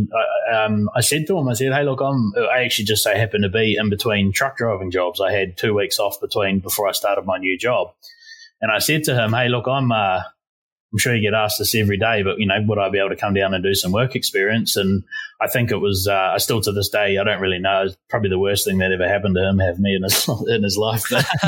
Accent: New Zealand; now in Australia; being a Kiwi, it's really expensive for me to do that TAFE course

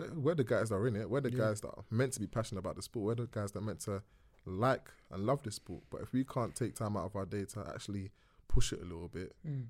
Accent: London, United Kingdom; Listen, I'm from Canning Town, yeah?

